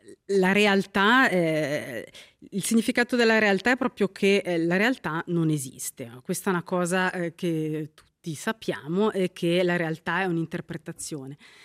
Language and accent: Italian; Ticino, Switzerland; io sono cresciuta in Valle Maggia, ma ci ho anche lavorato, ho fatto la capraia in Val Bavona.